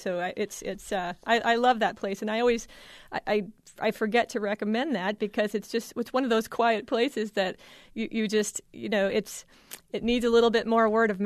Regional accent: Colfax, Iowa, United States; I'm from Colfax, so I have to go to the Jasper County Fair, right?

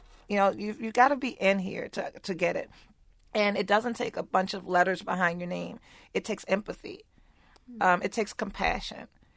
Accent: Baltimore, Maryland, United States; I, with being Black and born and raised in West Baltimore, But having gone and got my education and my career and moved away from the city, I was clueless as to the demise that our community has been left in.

